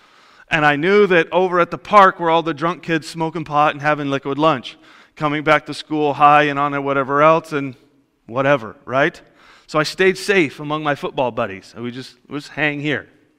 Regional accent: El Monte, California, United States; like, in where I grew up in El Monte, that's where the Hispanic gang members hung out that were in high school.

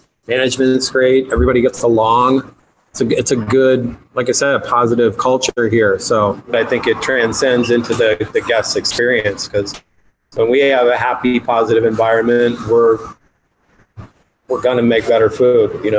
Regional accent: Santa Barbara, California, United States; We're, I believe, fifth generation here in Santa Barbara. So I'm proud of that.

